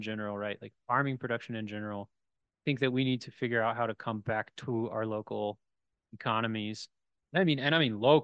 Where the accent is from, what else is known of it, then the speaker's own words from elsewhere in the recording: Appalachia, United States; You know, I'm from Appalachia, so we talk about snake oil salesmen